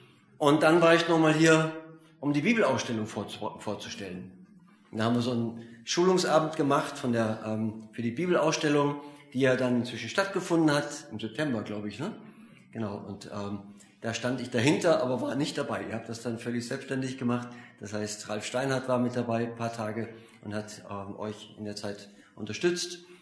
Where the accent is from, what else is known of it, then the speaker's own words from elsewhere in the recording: Austria; now in Germany; Meine Mutter kommt aus dem Rheinland, ich bin in Österreich geboren. Genau. Meine Eltern waren Missionare in Österreich und deswegen bin ich in Österreich geboren und aufgewachsen und bin auch nur Gastarbeiter in Deutschland. Ich bin Missionar in Deutschland von Österreich aus.